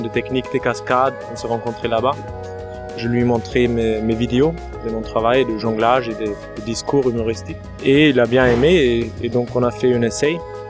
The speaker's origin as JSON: {"language": "French", "country": "Austria", "said": "Je viens d'Autriche."}